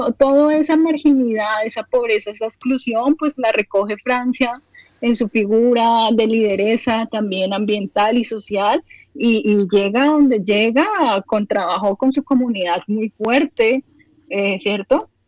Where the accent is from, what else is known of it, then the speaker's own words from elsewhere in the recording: Colombia; nos tiene que decir a todos algo como ciudadanos, como colombianos